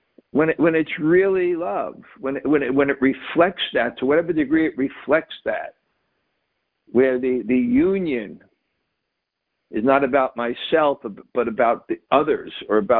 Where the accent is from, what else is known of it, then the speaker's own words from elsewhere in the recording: Vrindavan, Uttar Pradesh, India; I realize how fortunate I was growing up in Vrindavan.